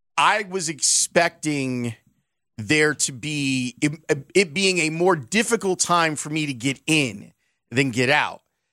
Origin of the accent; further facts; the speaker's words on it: Chicago, Illinois, United States; And my feelings as a Chicagoan aren't hurt either by it.